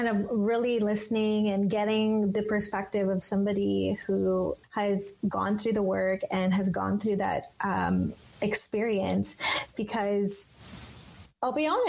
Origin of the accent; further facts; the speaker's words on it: Philippines; I don't want to be Filipino. I hate being Filipino.